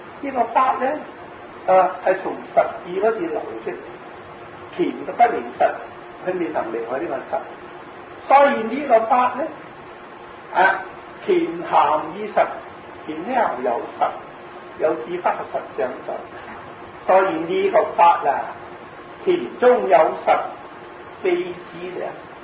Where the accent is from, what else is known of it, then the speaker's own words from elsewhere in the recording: Guangzhou, Guangdong, China; 我是广东人啊，唔知广东人啊，我系省会人